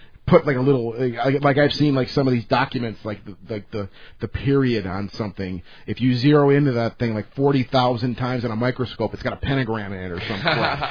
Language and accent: English; Detroit, Michigan, United States; Well, we have gang signs too because we're from Detroit.